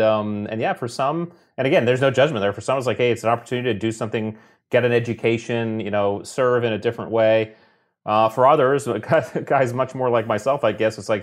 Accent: Connecticut, United States; we grew up in Connecticut on the coast, so we both love the ocean.

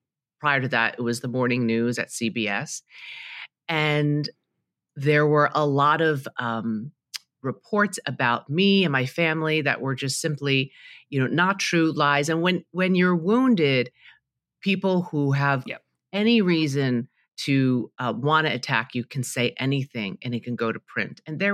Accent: New York City, New York, United States; So I grew up in Queens, New York, and I'm the youngest of three girls. And my parents are Chinese immigrants.

